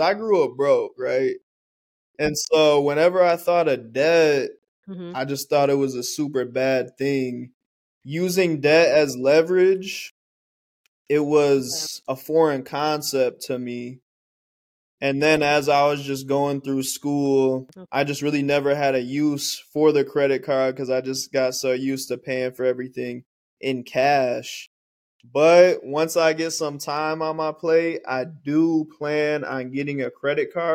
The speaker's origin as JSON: {"language": "English", "region": "Michigan", "country": "United States", "tie": "born or raised there", "said": "I grew up in Michigan."}